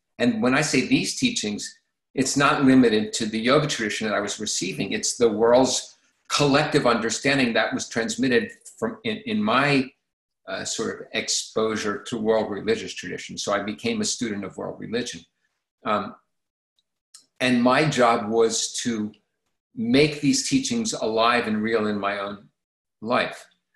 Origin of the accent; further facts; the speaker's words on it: Hawaii, United States; as a young man with lots of energy, including sexual energy, growing up in Hawaii